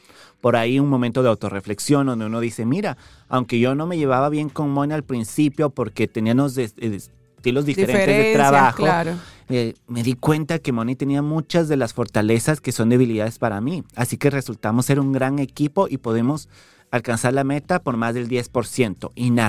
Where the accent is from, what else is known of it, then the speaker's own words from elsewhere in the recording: Ecuador; now in Miami, United States; soy originalmente de Ecuador, vivo aquí en Miami hace bastante tiempo, como hace 8 años